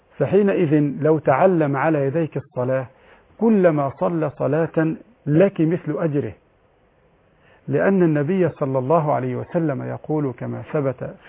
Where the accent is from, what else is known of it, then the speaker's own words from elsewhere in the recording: Egypt; البنوك الإسلامية عندنا في البنوك عندنا في مصر عموما تنقسم إلى 3 أقسام